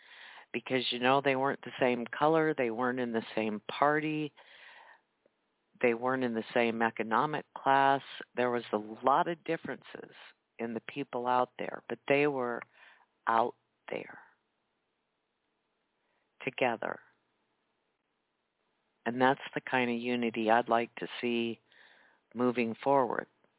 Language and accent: English; Dagon, United States; And one of the 13 young Marines came from my hometown here, Dagon.